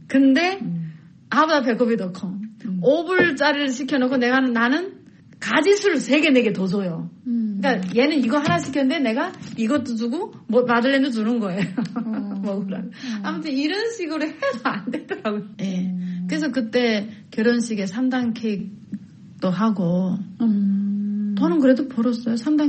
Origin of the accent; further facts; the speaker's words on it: South Korea; now in United States; 나 한국에서 왔는데